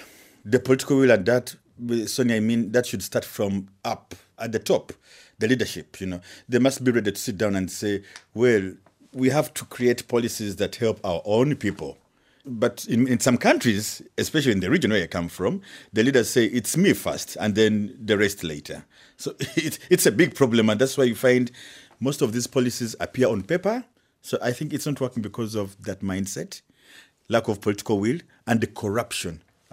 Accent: Kigali, Rwanda; I come from Kigali, the capital city of Rwanda.

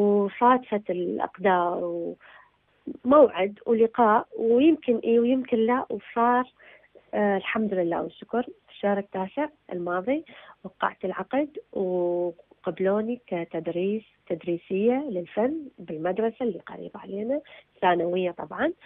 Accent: Iraq; now in Germany; كل عمل أخطو به في ألمانيا يقترن اسمي بالعراق، يقدموني كعراقية.

